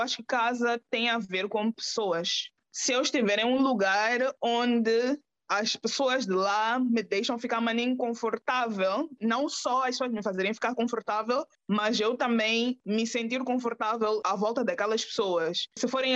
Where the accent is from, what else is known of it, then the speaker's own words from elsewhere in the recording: Quelimane, Zambezia, Mozambique; Eu sou moçambicana, sou natural da cidade que mais produz artistas neste país